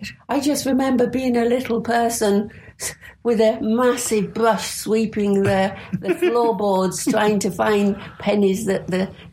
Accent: Wakefield, Yorkshire and the Humber, United Kingdom; born there; also born or lived in Knottingley; I was born in Wakefield in West Yorkshire.

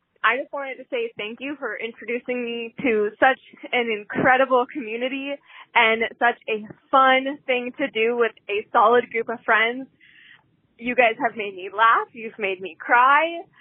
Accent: Olympia, Washington, United States; I'm from Olympia, Washington.

